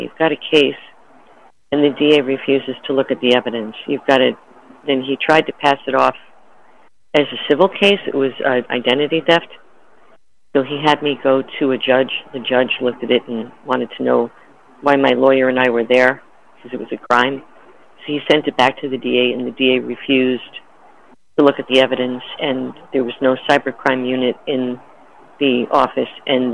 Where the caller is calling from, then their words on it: Hawaii, United States; Hi, aloha. I'm calling from Hawaii.